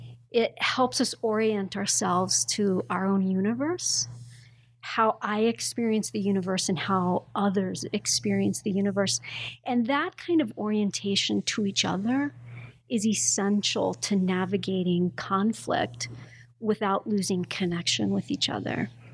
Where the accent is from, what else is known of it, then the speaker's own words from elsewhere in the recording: Montana, United States; And I grew up in Montana, rural Montana. I didn't even hear the word gay until I was in college.